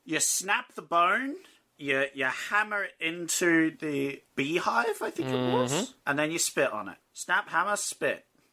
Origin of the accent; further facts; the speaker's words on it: Australia; Yeah, we're Australian.